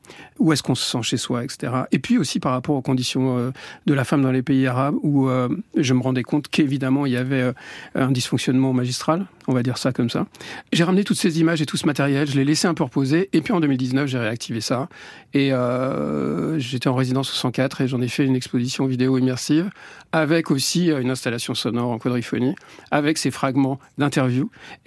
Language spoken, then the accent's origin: French; Beirut, Beirut Governorate, Lebanon; un voyage que j'ai fait en 2017 au Liban, où je suis natif en fait de Beyrouth.